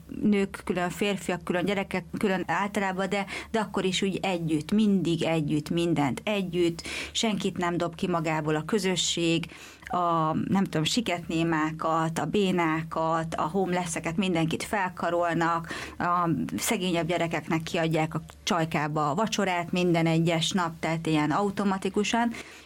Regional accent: Hungary; hogy hát az nem lehet, hogy két magyar ide téved ilyen karizmával

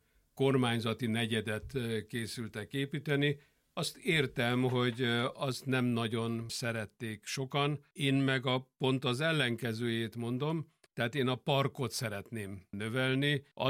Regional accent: Budapest, Hungary; Teljesen egyértelműen én a Liget mellett születtem, ott voltam gyerek. Azt hiszem, hogy idős fa nincs ott, amire még gyerekkoromban nem másztam volna fel. Tehát érthető módon, és mind a mai napig ott lakom, a Ligettől mondjuk 200 méterre.

